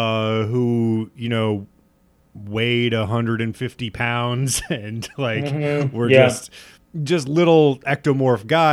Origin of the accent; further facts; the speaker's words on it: Nebraska, United States; like we're in Nebraska. And like, you know, because the thing with growing up in the Midwest is you feel like nobody knows who you are. You're a flyover state.